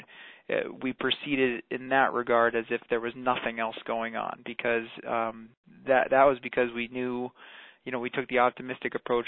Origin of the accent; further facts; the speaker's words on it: Boston, Massachusetts, United States; So my family is from the East Coast, as Kyle mentioned in the introduction. I'm originally from the Boston area.